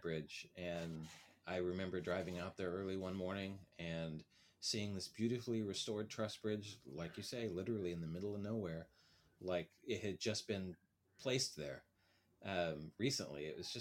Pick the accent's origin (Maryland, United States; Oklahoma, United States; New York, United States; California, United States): Oklahoma, United States; I'm from Oklahoma, so I know I'm a little biased